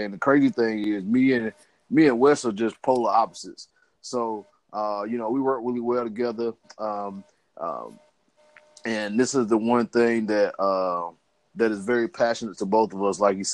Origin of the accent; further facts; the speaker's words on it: Camilla, Georgia, United States; we're going to be doing something for my hometown, Camilla, Georgia.